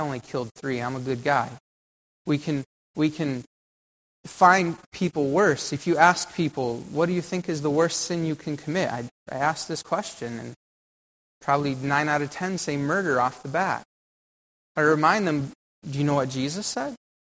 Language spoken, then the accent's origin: English; United States; I grew up in America. God was abstract.